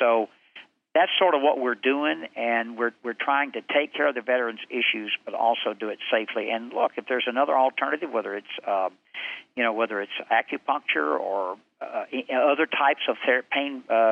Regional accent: Tennessee, United States; We have a TVA lake in my hometown called Boone Lake.

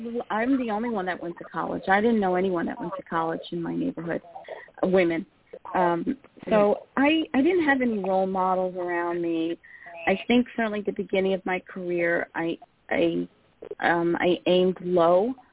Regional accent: New York City, New York, United States; and I'm from Brooklyn. I never took that from anybody.

